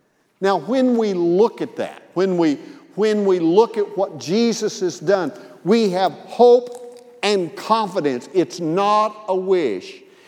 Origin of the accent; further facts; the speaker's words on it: Missouri, United States; now in Birmingham, United States; I grew up in Missouri. I've seen more white Christmases than I ever want to remember.